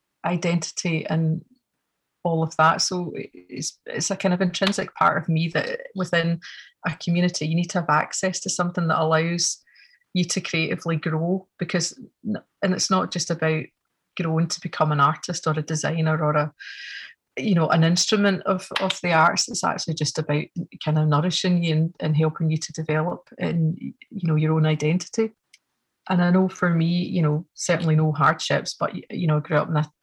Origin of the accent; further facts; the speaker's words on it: Glasgow, Scotland, United Kingdom; also born or lived in East Kilbride; Well, when I was a kid and I grew up in Glasgow from my primary school years, we lived south of the river, so I didn't really know this area too well. And it was only when we moved to East Kilbride